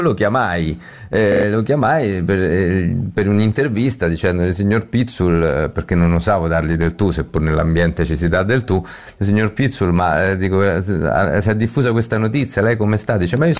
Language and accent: Italian; Rome, Lazio, Italy; da 17enne e da romano, speravo di andare a vedere la finale dell'Olimpico con l'Italia.